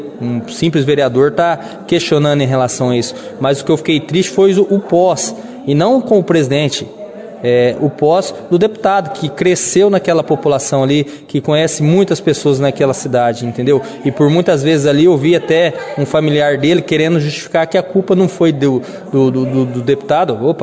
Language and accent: Portuguese; Bandeirantes, Paraná, Brazil; mas eu nasci e cresci no meu Bandeirantes.